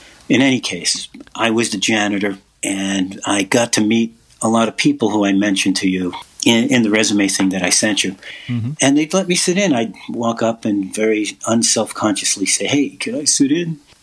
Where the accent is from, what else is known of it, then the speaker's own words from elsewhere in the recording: Bronx, New York, United States; moved away as an adult; now in Boston, United States; Yeah, that's correct. I'm from New York, grew up in the Bronx. Oh, I left the Bronx at about age 19 and came to Boston, and I pretty much stayed here since